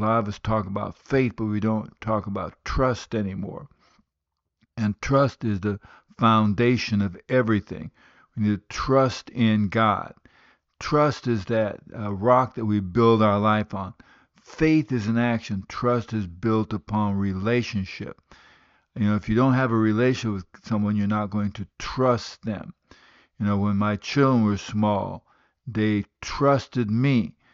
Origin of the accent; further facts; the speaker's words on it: Guinea; I grew up in West Africa. My parents were missionaries in Guinea, West Africa.